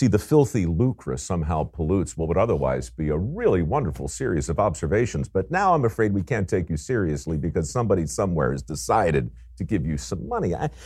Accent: Baltimore, Maryland, United States; I was convinced as a young guy growing up in Baltimore that I would follow in the footsteps of my grandfather, who lived right next door.

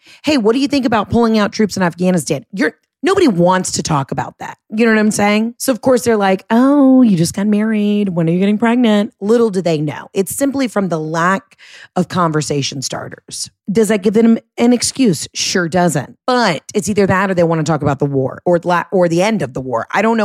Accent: New Jersey, United States; from New Jersey.

